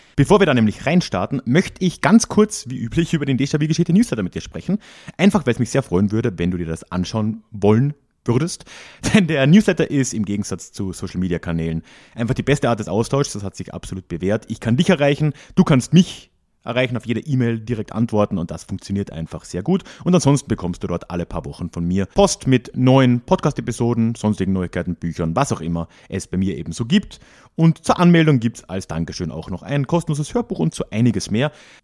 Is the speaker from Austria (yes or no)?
yes; Villach, Carinthia, Austria; Anfang des Jahres schon mal online in meiner Heimatstadt in Villach gemacht